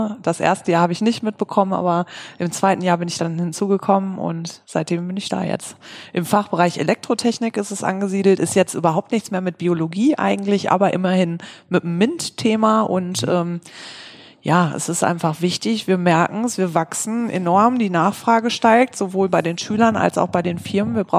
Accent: Hagen, North Rhine-Westphalia, Germany; Wir kommen aus Hagen, wohnen da jetzt auch

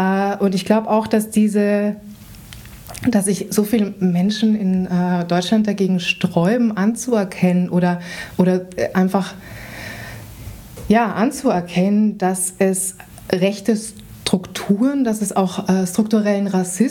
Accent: Vienna, Austria; ich bin in Wien aufgewachsen und bin in eine Schule gegangen, die in einem jüdischen Stadtteil war.

